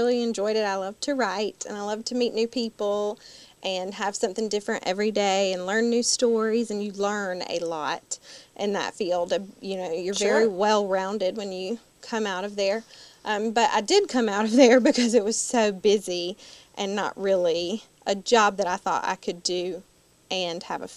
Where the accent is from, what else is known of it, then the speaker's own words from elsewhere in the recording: Abbeville, United States; accent: Abbeville; I wanted to be a reporter, which I was told would never happen with my Abbeville accent.